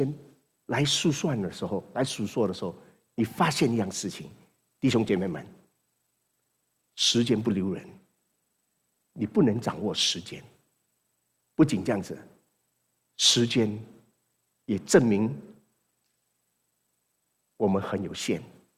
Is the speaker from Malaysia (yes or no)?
yes; Malaysia; 马来西亚也不错，马来西亚真的也不错，我是马来西亚来的